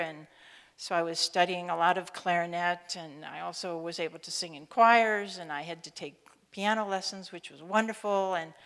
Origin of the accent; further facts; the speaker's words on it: Illinois, United States; I was born in Illinois. I spent my entire childhood in Illinois. I grew up in a little tiny town in Carroll County, Illinois.